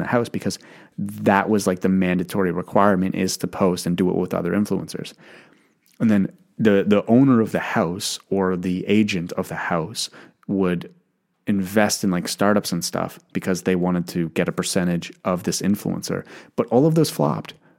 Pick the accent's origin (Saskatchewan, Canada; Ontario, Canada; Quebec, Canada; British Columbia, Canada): Ontario, Canada; Ottawa; You know, I grew up in Ottawa, which was a small town.